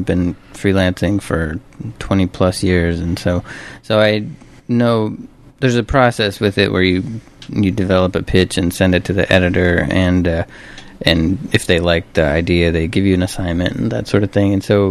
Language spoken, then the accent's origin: English; Winona, Minnesota, United States; Yeah. So I grew up in Winona, Minnesota. Southeast of here